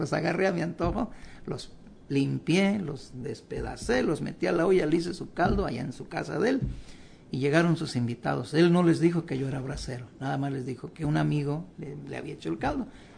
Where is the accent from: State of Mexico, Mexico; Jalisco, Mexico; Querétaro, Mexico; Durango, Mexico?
Querétaro, Mexico; Tequisquiapan; yo vengo de Tequisquiapan, donde le digo que había mucho marisco, mucho pescado ahí en una presa. Le digo, mi pueblo, no le había dicho antes, pero eso era muy bonito allí.